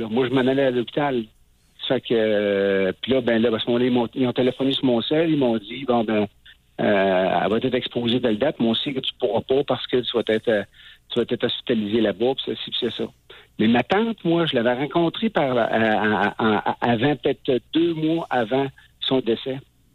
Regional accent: Quebec, Canada; Moi, je suis du Québec, donc...

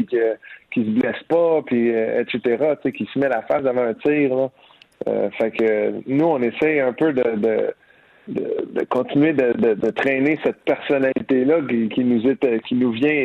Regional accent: Quebec, Canada; Puis je pense qu'en tant que Québécois, on peut être fiers de lui

